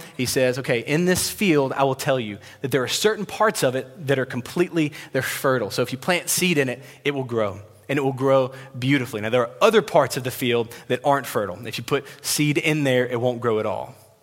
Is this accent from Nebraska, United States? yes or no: no; Louisiana, United States; I'm not a farmer, but I am from Louisiana, so I grew up around farmers.